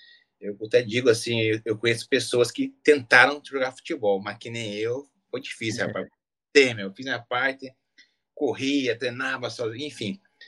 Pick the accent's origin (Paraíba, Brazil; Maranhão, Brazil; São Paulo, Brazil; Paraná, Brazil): Paraná, Brazil; Pato Branco; Eu sou de Pato Branco, no Paraná. Me orgulho muito disso.